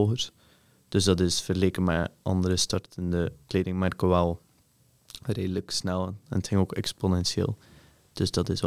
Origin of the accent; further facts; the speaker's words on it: Bruges, West Flanders, Belgium; born there; Dat ik geboren ben in Brugge